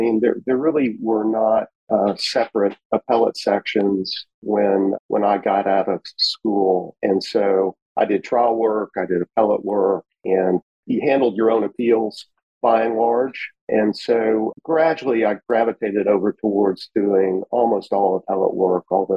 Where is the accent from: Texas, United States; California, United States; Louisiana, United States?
Texas, United States; Fort Worth; I grew up in Fort Worth, so I'm a Texas native, went to Yale College and Yale Law School, and then moved back to Dallas